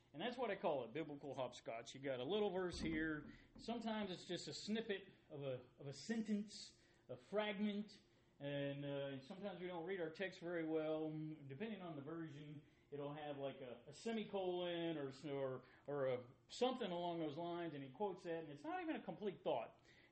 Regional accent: Alabama, United States; learning the Bible growing up in North Alabama

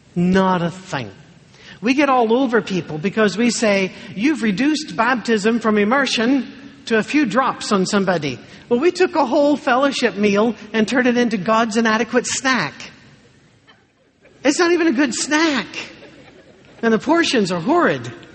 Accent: Scotland, United Kingdom; I'm Scottish.

